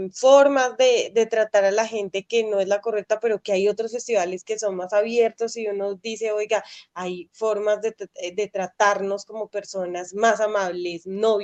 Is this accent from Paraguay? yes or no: no; Colombia; que es la que tenemos en su mayoría como colombianos y colombianas.